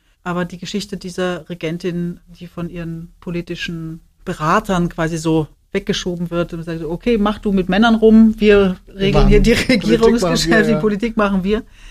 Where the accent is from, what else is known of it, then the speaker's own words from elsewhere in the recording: Upper Austria, Austria; now in Germany; Ich bin gebürtige Österreicherin, Oberösterreicherin, komme vom Attersee. Also ich komme sozusagen aus dem Salzkammergut, also so mittendrin.